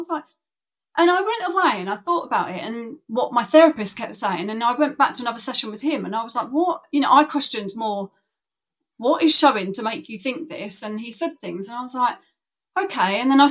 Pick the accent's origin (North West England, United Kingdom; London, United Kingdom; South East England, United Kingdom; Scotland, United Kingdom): South East England, United Kingdom; from the South East, 39, mum of two